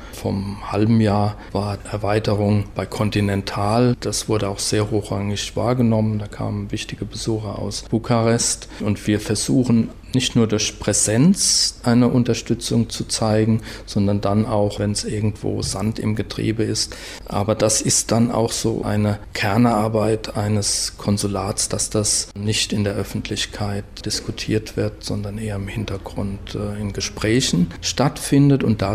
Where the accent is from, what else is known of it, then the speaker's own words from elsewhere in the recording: Mainz, Rhineland-Palatinate, Germany; Ich komme aus Mainz